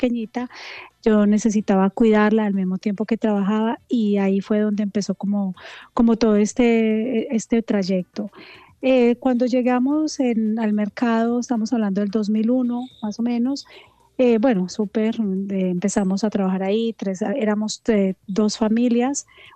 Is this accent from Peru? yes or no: no; Colombia; moved away as an adult; now in United Kingdom; me sentía súper lejos de mi país, añoraba muchísimo a Colombia por pues dificultades en mi país, pues no pude estar allá, decidimos viajar al Reino Unido